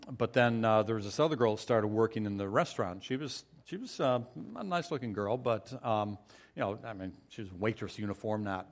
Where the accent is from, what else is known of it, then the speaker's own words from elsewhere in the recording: Illinois, United States; I went to the University of Illinois. We grew up in Illinois.